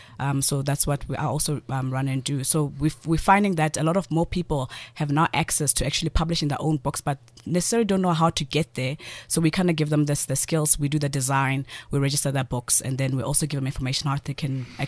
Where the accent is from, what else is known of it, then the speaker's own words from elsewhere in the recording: Free State, South Africa; back home, I come from the Free State